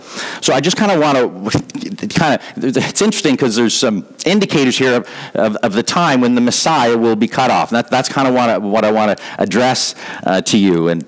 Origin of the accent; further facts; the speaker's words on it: Murray Harbor, Prince Edward Island, Canada; also born or lived in Charlottetown; I was born in Murray Harbor, although I wasn't born in Murray Harbor, I was born in Charlottetown, but then they took me back to Murray Harbor.